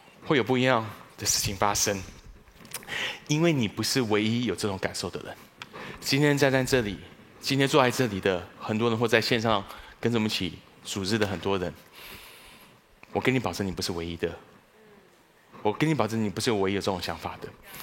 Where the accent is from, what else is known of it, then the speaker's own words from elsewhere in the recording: Taiwan; 我觉得我这样好像就是外国人说我们台湾人讲话轻轻穷穷的感觉